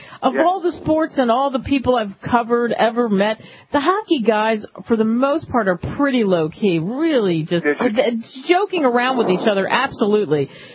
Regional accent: United States; I have to admit, as an American and somebody who is really proud of this American team

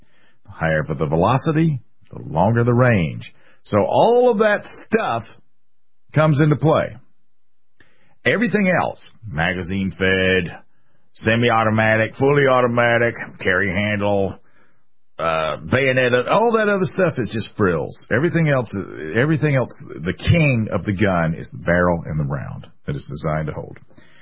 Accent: United States; born there; I'm born American by the grace of God and a lot of luck, I guess.

